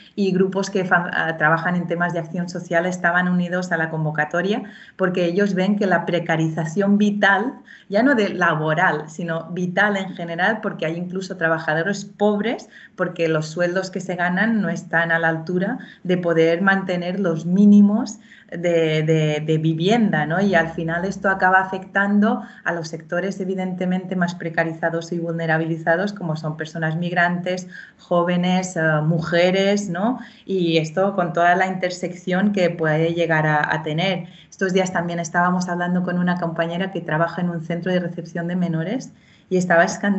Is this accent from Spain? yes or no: yes; Sa Pobla, Balearic Islands, Spain; now in Inca, Spain; Yo estoy en Inca, pero soy originaria de Sapobla. Sapobla es un municipio agrícola que cultiva patatas, alcachofas y coles de manera intensiva todo el año